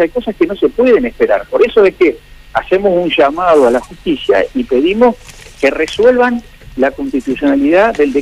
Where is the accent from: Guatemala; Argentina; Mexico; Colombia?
Argentina; me parece que estamos un poquito errados los argentinos.